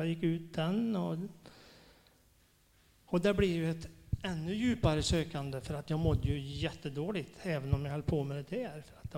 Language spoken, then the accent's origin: Swedish; Värmland, Sweden; now in Stockholm, Sweden; Jag kommer från Värmland egentligen. Men jag bor i Stockholm nu.